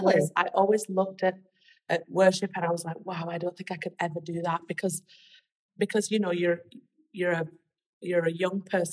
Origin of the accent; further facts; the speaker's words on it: England, United Kingdom; now in United States; Yeah, I'm not from America. I'm actually English. And I grew up in a pretty big church in the north of England called Life Church